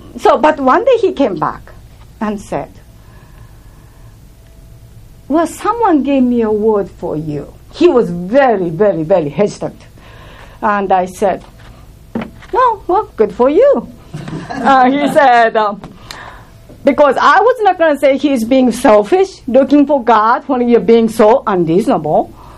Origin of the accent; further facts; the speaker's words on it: Japan; now in United States; I come from Japan, rather dysfunctional, but very reserved home.